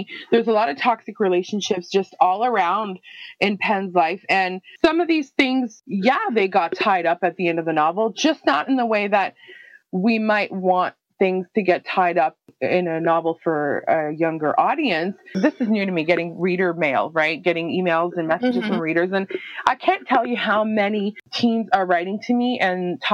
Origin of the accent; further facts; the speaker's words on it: Canada; I'm Canadian. I'm very proud of where I live, part of my identity. But also in Canada here, we're kind of oversaturated by American media